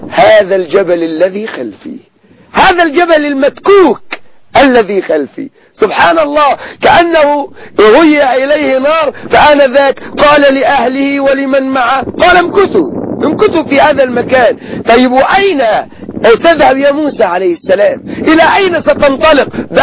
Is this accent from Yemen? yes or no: no; Egypt; لا شك أننا كمصريين نحب مصر ونعتز بمصر